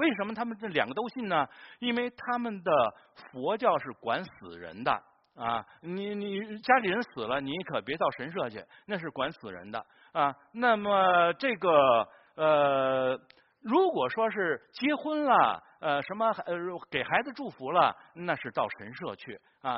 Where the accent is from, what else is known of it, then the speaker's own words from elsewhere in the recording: China; 我想分享一点呢，就是我们中国人